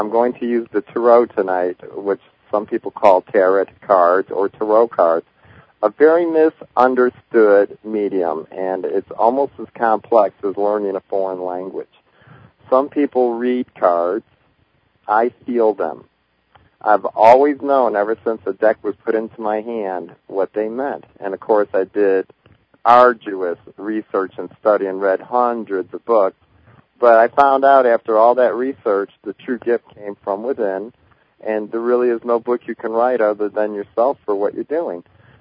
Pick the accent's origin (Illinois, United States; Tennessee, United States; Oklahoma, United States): Illinois, United States; Chicago; he had a little cottage out in Indiana, about 100 miles from where I grew up in Chicago.